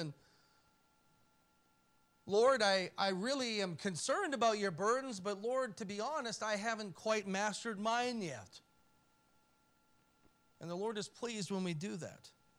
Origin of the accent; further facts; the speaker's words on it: Canada; Being a Canadian, we're naturally born with a sense of entitlement and privilege.